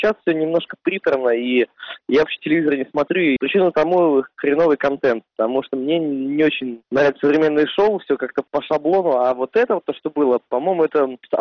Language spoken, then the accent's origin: Russian; Belarus; Все белорусы коренные.